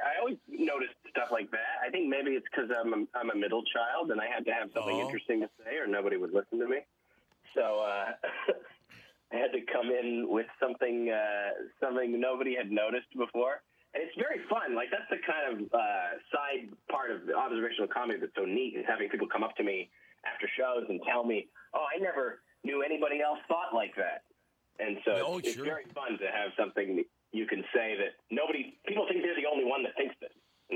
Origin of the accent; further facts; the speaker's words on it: Ladner, British Columbia, Canada; I'm actually from Ladner, which is a little town outside.